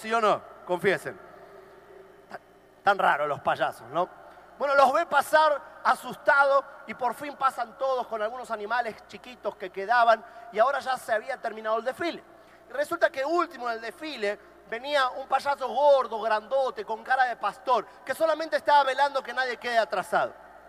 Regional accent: Argentina; now in Miami, United States; yo soy de Argentina, pero vivo en los Estados Unidos hace muchos años. De hecho, vivo en la ciudad de Miami.

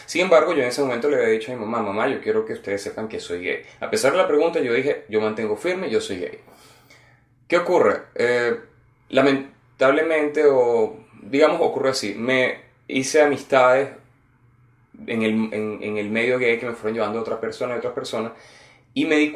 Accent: Venezuela; now in Canada; tengo 32 años, soy venezolano, pero actualmente vivo en Canadá.

